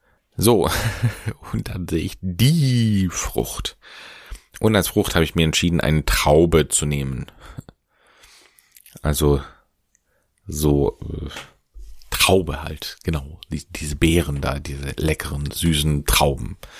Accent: Baden-Württemberg, Germany; Und ich bin ein Schwabe

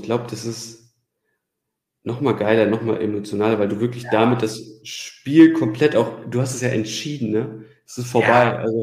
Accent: Hamburg, Germany

